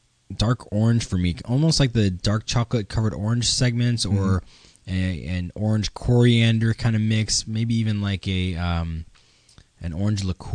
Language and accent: English; Midwest, United States; I grew up in the Midwest where we didn't do a lot of fresh ground pepper.